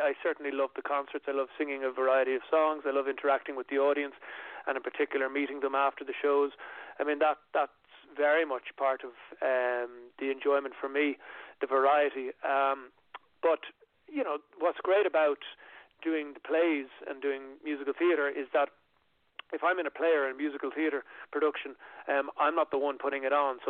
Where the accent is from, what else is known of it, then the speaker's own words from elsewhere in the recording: Dublin, Leinster, Ireland; they're from my hometown in Dublin.